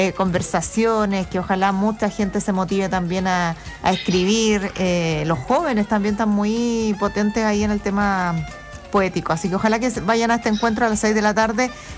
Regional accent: Concepción, Biobío, Chile; yo soy de Concepción

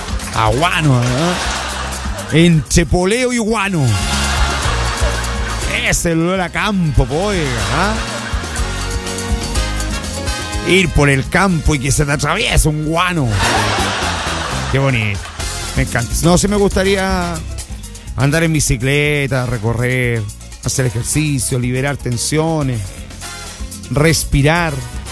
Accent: Lota, Biobío, Chile; yo que soy de Lota, nacido, criado y malcriado en Lota

